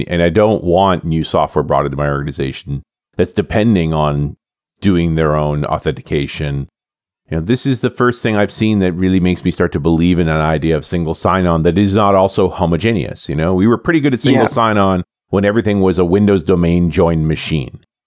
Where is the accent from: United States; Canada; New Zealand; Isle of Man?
Canada; Being a Canadian